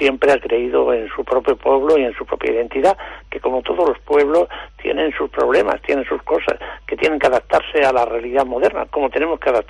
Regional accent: Extremadura, Spain; somos gitanos, somos extremeños, somos españoles, pero principalmente somos ciudadanos del mundo.

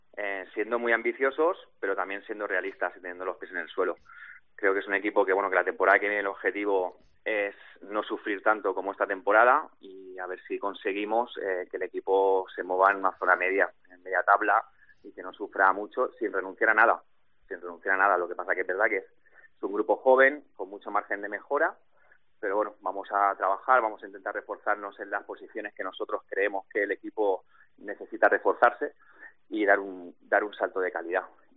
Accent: Badalona, Catalonia, Spain; Yo soy de Badalona.

